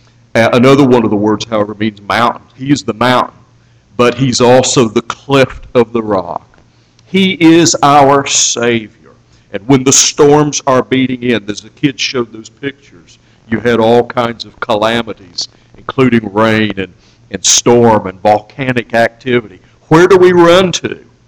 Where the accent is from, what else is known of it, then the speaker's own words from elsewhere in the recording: Kansas, United States; And I was raised in the West, at least the Midwest. I was raised out on the flat plains of Kansas